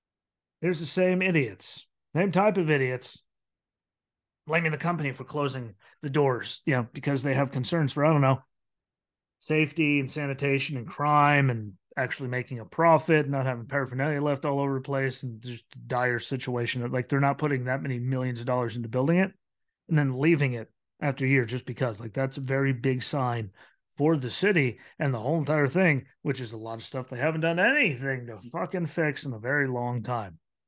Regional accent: White Haven, Pennsylvania, United States; Hell, I'm from Whitehaven, Pennsylvania. Lots of people OD'd.

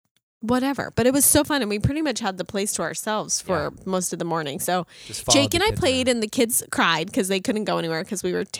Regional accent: Greene, Maine, United States; I'm from Greene, which is, let's say, 10 miles from Lewiston, Auburn.

